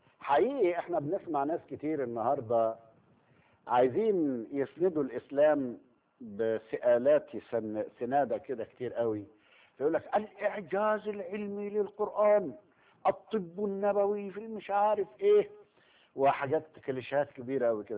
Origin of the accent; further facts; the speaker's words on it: Egypt; accent: Egyptian; يمكن بتفهمونا احنا بسهولة عشان احنا مصريين